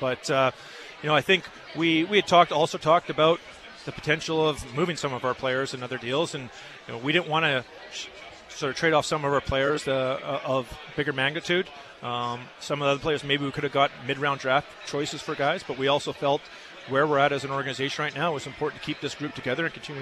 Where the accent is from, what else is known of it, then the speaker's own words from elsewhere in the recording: Winnipeg, Manitoba, Canada; also born or lived in Edmonton; grew up pretty much my entire life in Winnipeg. I was born in Edmonton, but spent most of my childhood in Winnipeg.